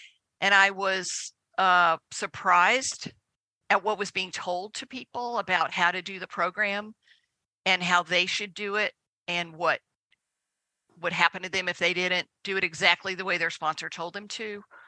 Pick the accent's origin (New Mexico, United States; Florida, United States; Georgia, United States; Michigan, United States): Georgia, United States; Savannah; I'm from Savannah, Georgia.